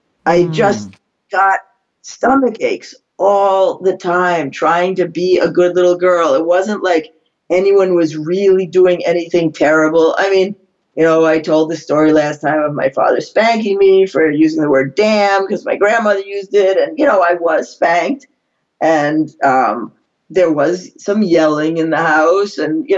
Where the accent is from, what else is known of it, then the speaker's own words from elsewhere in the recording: Massachusetts, United States; because I grew up in Massachusetts, I was in Massachusetts General Hospital for 3 days of testing in sixth grade